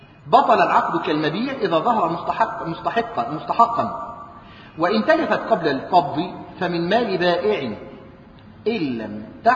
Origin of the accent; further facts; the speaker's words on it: Egypt; يعني إحنا الآن عندنا في مصر بنقول إيه؟ الاحتياط النقدي